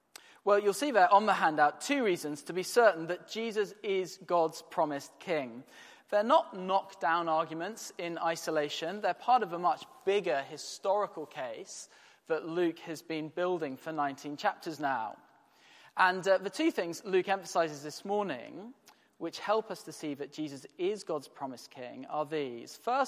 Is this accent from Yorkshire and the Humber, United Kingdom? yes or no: yes; York, Yorkshire and the Humber, United Kingdom; I remember once the Queen came to my hometown of York, and of course there was much excitement